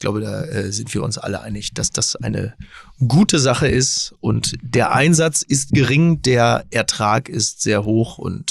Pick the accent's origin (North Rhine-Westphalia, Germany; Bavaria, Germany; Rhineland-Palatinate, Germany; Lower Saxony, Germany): North Rhine-Westphalia, Germany; Dortmund; Selbst als Dortmunder denke ich